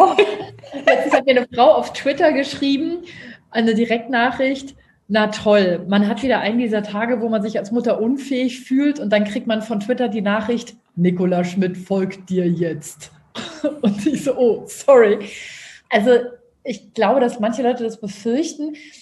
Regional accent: Berlin, Germany; ich bin in Berlin aufgewachsen

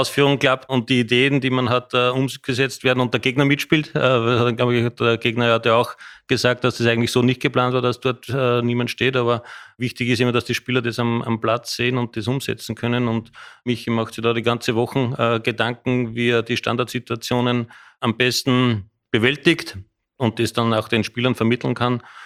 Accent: Austria; auch als Österreicher

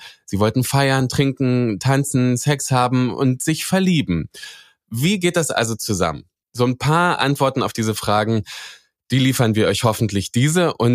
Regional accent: Cottbus, Brandenburg, Germany; now in Berlin, Germany; Ich wohne zwar jetzt in Berlin, aber geboren und aufgewachsen bin ich in Cottbus in Brandenburg. Ich kenne zwar diese DDR nicht aus eigenem Erleben, aber ich bin 1988 geboren.

